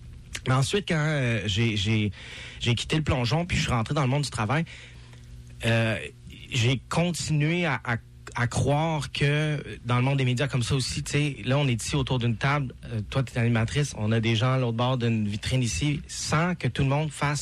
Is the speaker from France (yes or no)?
no; Montreal, Quebec, Canada; Je viens de Montréal.